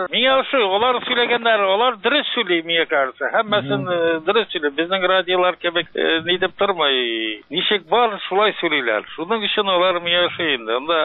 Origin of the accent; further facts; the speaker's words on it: Küsäk, Bashkortostan, Russia; born there; now in Crimea; Мин Башкортстанда тудым, Аургазинский районда, авыл Күсәк авылында.